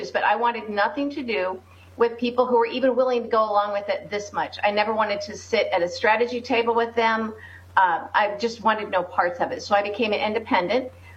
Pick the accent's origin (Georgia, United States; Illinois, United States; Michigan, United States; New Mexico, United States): Illinois, United States; Peoria; I'm from Peoria.